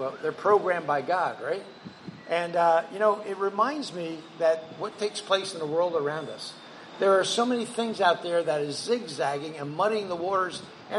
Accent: New Jersey, United States; I grew up in the Jersey Shore, and during the summer months, loved to go crabbing.

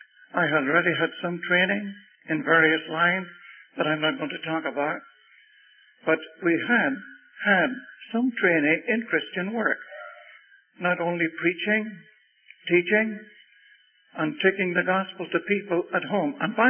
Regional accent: Ireland; I'm an Irishman. I suppose my tongue would betray me. But I felt I couldn't leave Ireland without doing something in the work of God in the country in which I was born.

